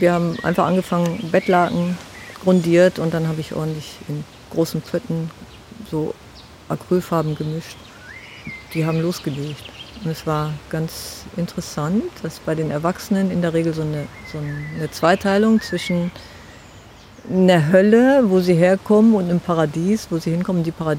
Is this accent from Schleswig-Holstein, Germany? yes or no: yes; Ulsnis, Schleswig-Holstein, Germany; Nein, aufgewachsen bin ich in Ulsnis.